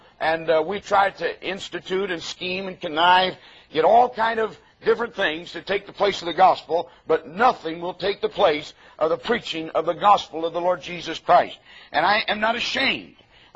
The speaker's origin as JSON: {"language": "English", "country": "United States", "said": "I love my country. I thank God that I'm an American."}